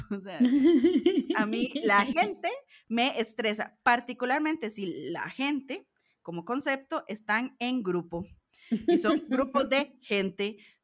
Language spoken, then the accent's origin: Spanish; San José, Costa Rica; yo vengo de San José, a mí el metro de Santiago me parece lo último en tecnología mundial